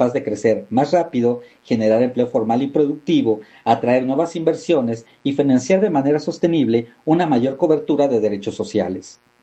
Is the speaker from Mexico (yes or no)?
yes; Mexico; es indispensable para ir resolviendo los problemas que nos aquejan como mexicanos y que son muchos.